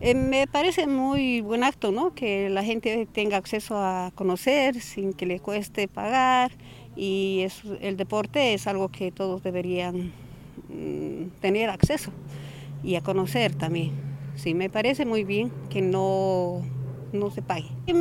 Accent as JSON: {"language": "Spanish", "region": "Cochabamba", "country": "Bolivia", "said": "aquí es más sofisticado en comparación de Bolivia, de donde yo vengo, por lo menos, ¿no? Yo vengo del centro, de Cochabamba"}